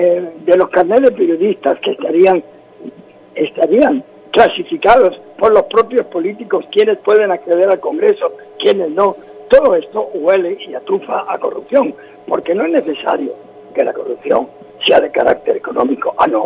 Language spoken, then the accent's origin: Spanish; Andalusia, Spain; a mí como español, como garrochero, como andaluz, pues me llena de tristeza